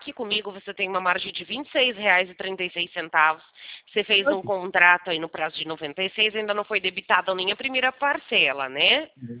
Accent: São Paulo, Brazil; Eu não sou daí, eu sou de São Paulo, né?

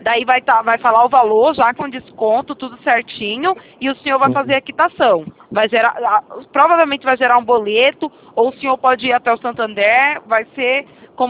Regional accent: Itatiba, São Paulo, Brazil; eu sou de São Paulo, moro longe.

